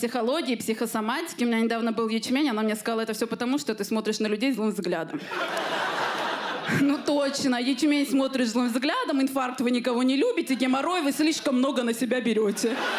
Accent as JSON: {"language": "Russian", "country": "Armenia", "said": "я, как типичная армянка"}